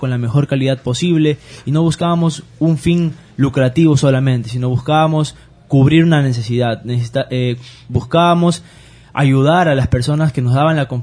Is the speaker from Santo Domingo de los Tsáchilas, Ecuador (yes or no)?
yes; Santo Domingo, Santo Domingo de los Tsáchilas, Ecuador; Por motivo de que los dos somos santodomingueños, nacimos en Santo Domingo, crecimos allá hasta el colegio